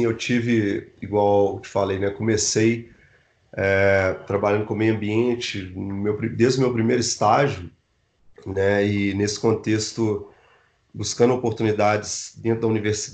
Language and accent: Portuguese; Belo Horizonte, Minas Gerais, Brazil; E eu sou de Belo Horizonte, né, minha trajetória toda aqui